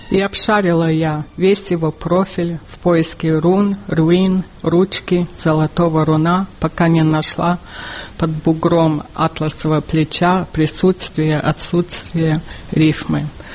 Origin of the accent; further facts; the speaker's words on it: New York, United States; хотя это произошло в моем родном городе, где я родилась.